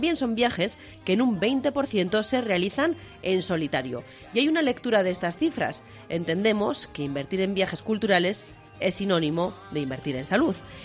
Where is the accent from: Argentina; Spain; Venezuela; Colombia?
Spain; La Rioja; Los riojanos somos los españoles que más viajamos en busca de un destino cultural.